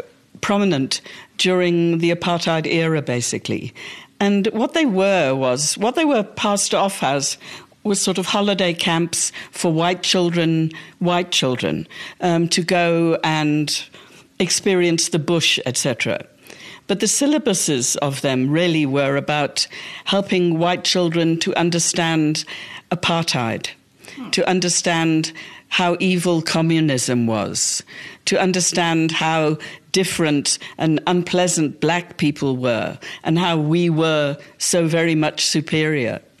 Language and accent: English; Liverpool, North West England, United Kingdom; born there; I was born in Liverpool.